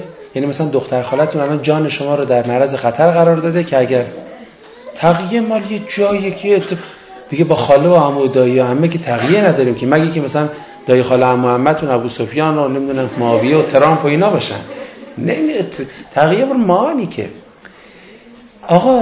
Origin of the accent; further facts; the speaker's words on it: Iran; نرفتن ما به حج آرزوی عربستانه تا یه حج ناب آمریکایی برگزار بکنه و زهر حج که ما ایرانی هستیم رو بگیره.